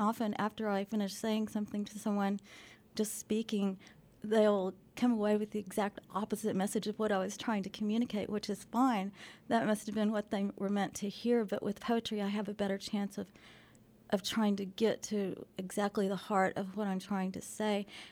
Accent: Tahlequah, Oklahoma, United States; I grew up in Tahlequah, Oklahoma. It's about an hour and a half from Fayetteville, the capital of the Cherokee Nation.

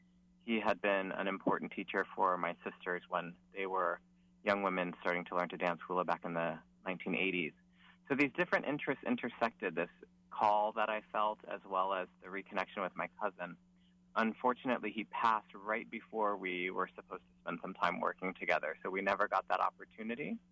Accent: California, United States; One was, as a child growing up in California, I danced hula with my family. Both my parents are originally from Hawaii.

